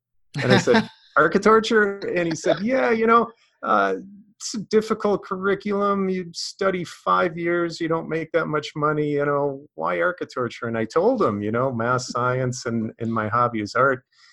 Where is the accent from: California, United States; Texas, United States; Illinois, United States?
Illinois, United States; Chicago; And so I was from Chicago originally and looked at different schools in the Midwest